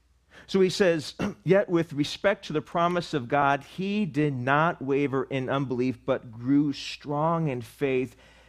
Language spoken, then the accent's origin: English; Buffalo, New York, United States; moved away; Remember one time we went back home, and this is back when we I moved from Buffalo, New York, and we had a childhood friend that we've known since we were four, right?